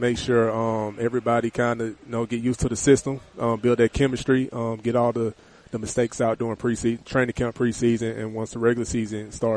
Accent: Atlanta, Georgia, United States; man, I'm from Atlanta, so my team, the Falcons.

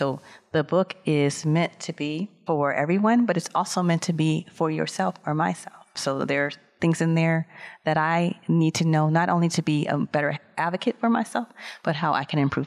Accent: Los Angeles, California, United States; I saw a lot growing up in Los Angeles in the height of gang activity and the Reaganomics

